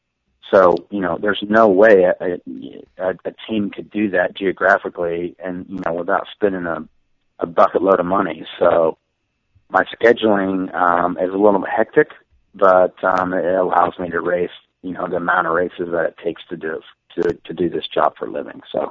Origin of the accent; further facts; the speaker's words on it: Oklahoma, United States; which being in Indiana and growing up in Oklahoma, we have lakes, not ocean.